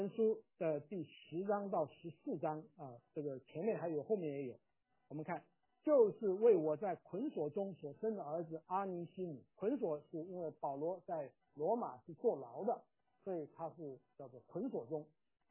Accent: China; 哎呀，我说我们中国人讲啊，一日为师终身为父

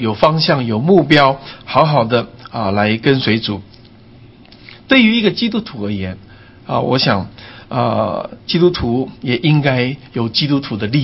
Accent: Taiwan; 我们台湾人我们很喜欢说应该好好检讨

